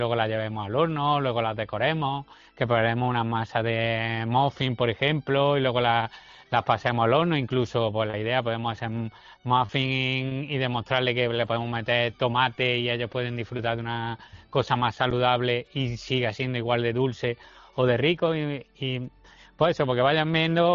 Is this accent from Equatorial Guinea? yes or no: no; Archidona, Andalusia, Spain; Pues yo lo he hecho allí en mi pueblo, en Archidona, pues yo soy de Archidona, sí.